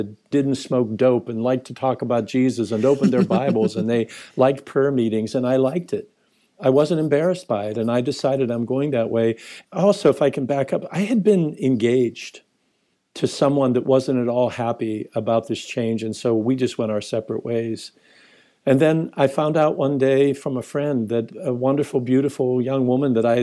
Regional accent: United States; from Coal Dust, USA.

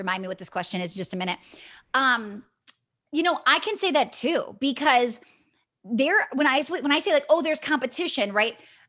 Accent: Wisconsin, United States; I'm from Wisconsin and we have a lot of Midwestern, I would say East Coast listeners.

